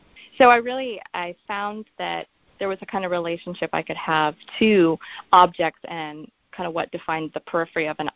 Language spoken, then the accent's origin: English; Santa Cruz, California, United States; Right on his first birthday, we landed in Santa Cruz, my hometown.